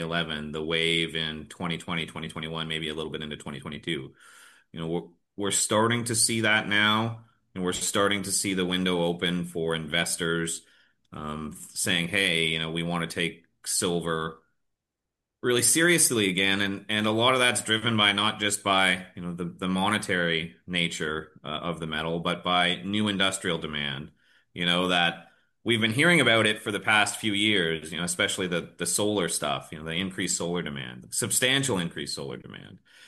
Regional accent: Canada; But I'm Canadian, so I started my career looking in different places in Canada for different metals.

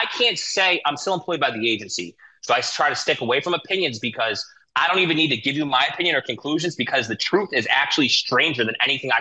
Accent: Stoughton, Massachusetts, United States; I grew up in Stoughton, Massachusetts. It's crazy.

